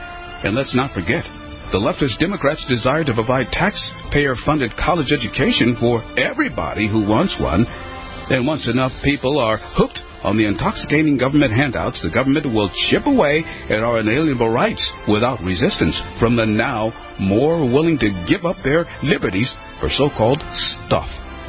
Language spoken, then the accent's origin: English; Cleveland, Ohio, United States; When I was growing up in Cleveland, among the many lessons my dad taught me was there is nothing free in this life